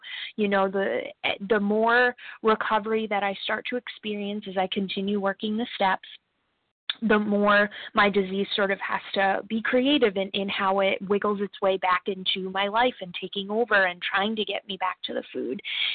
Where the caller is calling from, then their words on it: Rhode Island, United States; I am a compulsive eater, and I'm calling from Rhode Island